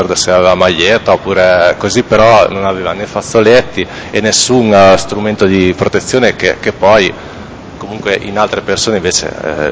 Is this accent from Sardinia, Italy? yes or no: no; La Spezia, Liguria, Italy; io sono di Spezia, quindi naturalmente Genova non la conoscevo.